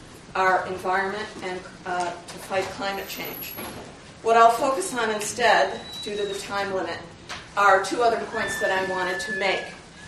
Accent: Longmeadow, Massachusetts, United States; I'm from Longmeadow, Massachusetts.

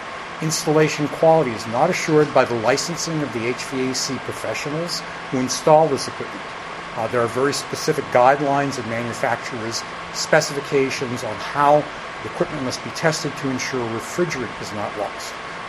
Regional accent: Stow, Massachusetts, United States; I'm from Stowe, Massachusetts.

